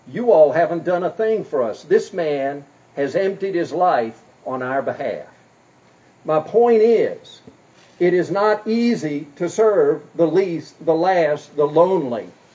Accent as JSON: {"language": "English", "country": "South Korea", "tie": "born or raised there", "said": "And growing up in Korea in the 1950s, I thought everybody experienced robberies at least once a week."}